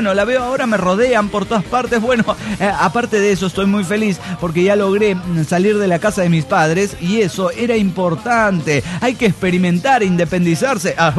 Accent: Veracruz, Mexico; Sí, en México, o por lo menos en Veracruz, de donde yo soy

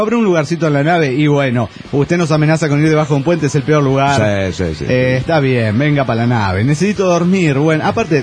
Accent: San Francisco de Asís, Mexico; hicieron que me acordara de una de las tradiciones que más amo de mi pueblo. Ajá. ¿Que cuál es mi pueblo? San Francisco de Asís, México.

